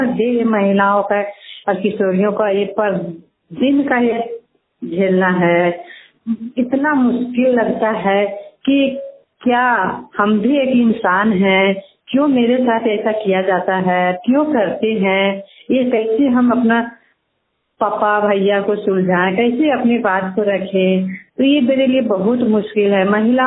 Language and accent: Hindi; Ichak, Jharkhand, India; मैं इचाक प्रखंड से हूँ